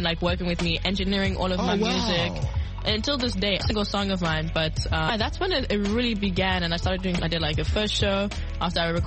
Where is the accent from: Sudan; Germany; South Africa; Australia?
South Africa; also born or lived in Ireland; my dad's English-Irish. I was born in Ireland, but I grew up in South Africa.